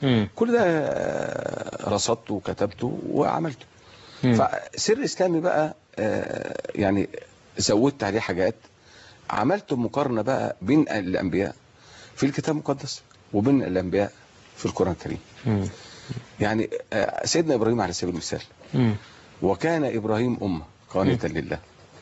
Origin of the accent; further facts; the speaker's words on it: Minya, Minya Governorate, Egypt; born there; لازم أسافر المنيا مسقط رأسي